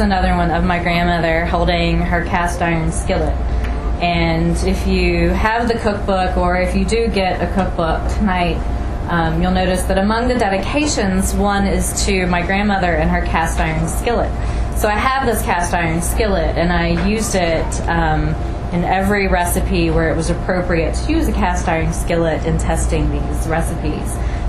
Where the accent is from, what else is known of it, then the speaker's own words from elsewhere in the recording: Vanceburg, Kentucky, United States; As Brian mentioned, I am from Vanceburg, Kentucky, so in case you were wondering where that is, I put a big blue star in the general locale.